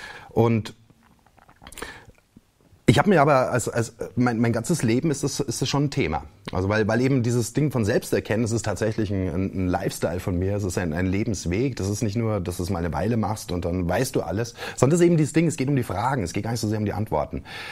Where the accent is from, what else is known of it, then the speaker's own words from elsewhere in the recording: Germany; Und dann sind die Leute halt zufrieden, wenn du dann sagst, na, ich komme aus Deutschland.